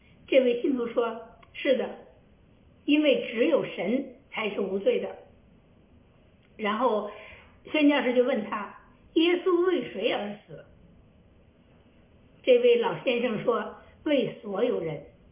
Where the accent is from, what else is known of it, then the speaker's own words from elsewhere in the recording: China; now in Canada; 我虽然不是石家庄人，但是我是从石家庄出国来到加拿大的，那么所以我对那一带呢也是蛮熟悉的。